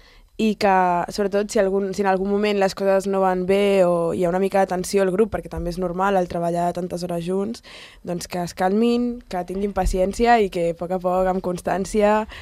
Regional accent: Sant Cugat, Catalonia, Spain; I en especial els que som de Sant Cugat ens faria il·lusió.

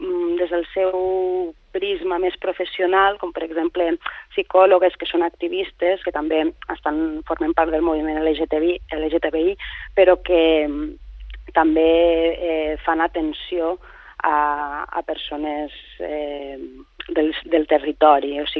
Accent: Catalonia, Spain; Jo sóc de les Terres de l'Ebre i ho havia viscut de primera mà allà com a periodista i també com a activista

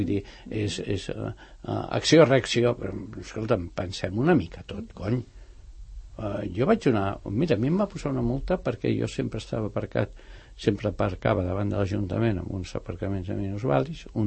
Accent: El Masnou, Catalonia, Spain; quan jo era petit i anava a Barcelona, jo sóc fill de Masnou, quan estudia a Barcelona als 13 anys

